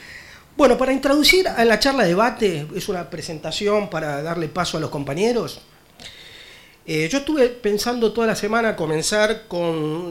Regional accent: Buenos Aires, Argentina; now in La Matanza, Argentina; yo soy del barrio de Mataderos, nací ahí, hoy trabajo, vivo en La Matanza

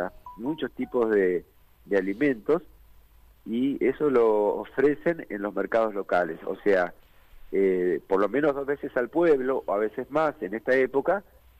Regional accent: Misiones, Argentina; de Misiones.

